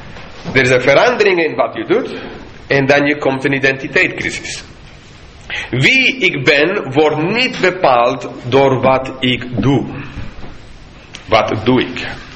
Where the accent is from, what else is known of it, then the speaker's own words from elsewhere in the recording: Bogotá, Colombia; Dutch is a second language; now in Netherlands; ik kom van Bogota, de hoofdstad.